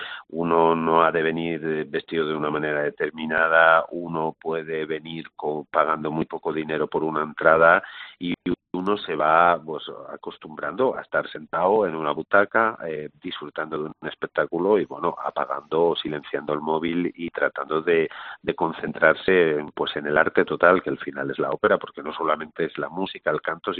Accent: Asturias, Spain; also born or lived in Barcelona / Madrid / San Sebastián; yo soy asturiano, yo he estado 21 años fuera, he vivido en Barcelona, en Madrid, en San Sebastián y no cambio esto por nada.

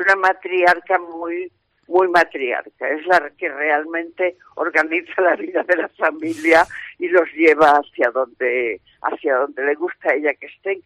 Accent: Valencian Community, Spain; porque sabéis que yo soy valenciana y después de Valencia es la tierra que más amo

